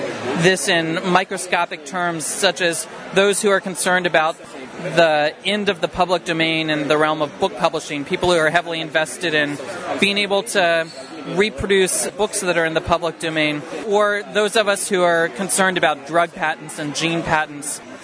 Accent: United States; and by we, I'm actually coming from the United States perspective. I'm a U.S. citizen.

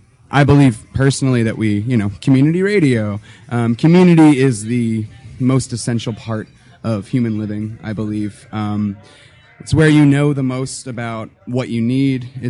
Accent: New York, United States; Well, originally, I'm from New York. I'm a New Yorker.

